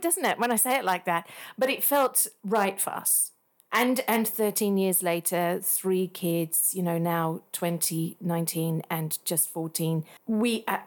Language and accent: English; Australia; moved away as an adult; also born or lived in England; I'm originally from Australia, born there, age 3, went to live in England. My parents decided to do that. And then age 9, we went back to Australia, and then 23, I went back to England, 28, back to Australia, 30, back to England.